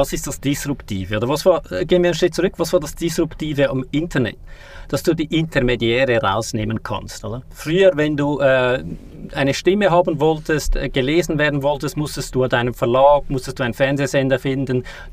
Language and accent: German; Switzerland; wie ihr hört, ich bin aus der Schweiz, nicht so weit entfernt